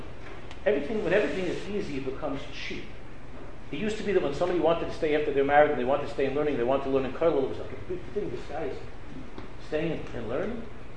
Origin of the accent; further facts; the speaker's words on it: Queens, New York, United States; when I was growing up in Queens, 50 years ago, in my neighborhood, where I lived, there were probably, I would say, 300 Orthodox families where I lived. It's a place called Hillcrest in Queens